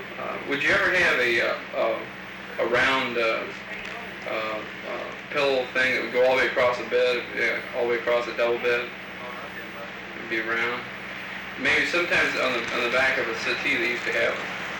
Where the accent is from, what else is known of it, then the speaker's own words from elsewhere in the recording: Leesburg, Florida, United States; I was raised in Leesburg, Florida, which is, I don't know if you know where that is.